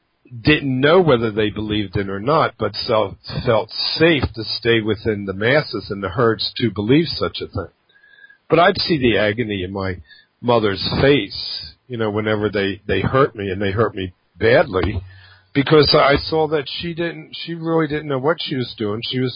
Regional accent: Philadelphia, Pennsylvania, United States; moved away; And I'm coming from Philadelphia, we have a strong harshness to our language. And one of the reasons why I left is because I couldn't stand the harshness any longer.

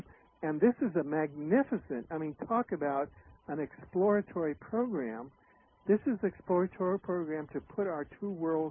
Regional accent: Havana, Cuba; my family is a bicultural family. It's both Cuban and American and Canadian. And I grew up in Havana, Cuba, and in rural Cuba.

